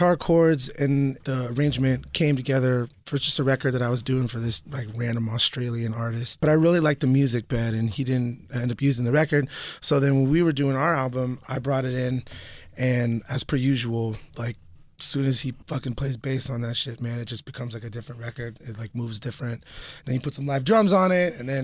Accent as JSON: {"language": "English", "region": "California", "country": "United States", "tie": "born or raised there"}